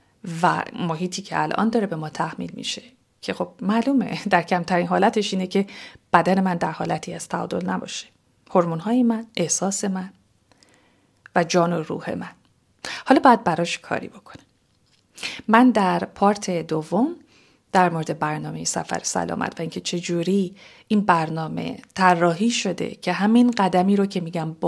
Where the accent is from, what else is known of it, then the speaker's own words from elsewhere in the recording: Tehran, Tehran Province, Iran; نسبت به محیطی که من درش به دنیا آمدم در ایران، در تهران و محیطی که در اون بزرگ شدم.